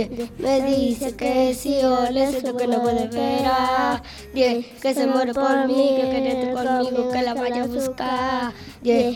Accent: Argentina; De Argentina.

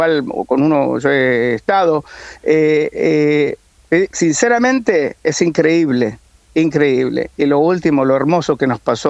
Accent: Rosario, Santa Fe, Argentina; moved away as an adult; also born or lived in Villa Regina / General Roca; now in Israel; Yo nací en Río Negro, Villa Regina. Viví en Villa Regina, nací en Roca, en el Alto Valle, y ya de muy chico me llevaron a Rosario, ahí terminé mis estudios y bueno, después viajé a venir para Israel.

